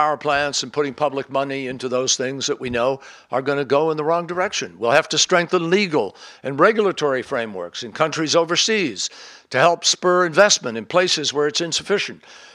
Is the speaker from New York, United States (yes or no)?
no; Massachusetts, United States; look at the results that we are already seeing in places like my home state of Massachusetts.